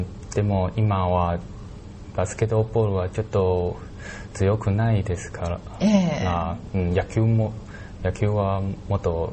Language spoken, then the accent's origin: Japanese; Taiwan; Japanese is a second language; 私の国は台湾です。